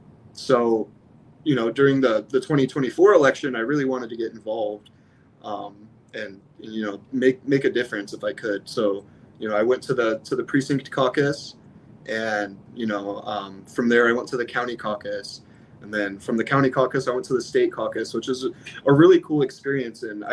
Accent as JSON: {"language": "English", "town": "Spokane", "region": "Washington", "country": "United States", "tie": "born or raised there", "said": "I grew up in Spokane, you know, grew up in poverty."}